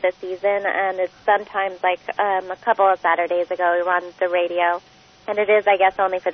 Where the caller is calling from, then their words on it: Prunedale, California, United States; I'm calling in right now from Prunedale, which is technically Salinas, California.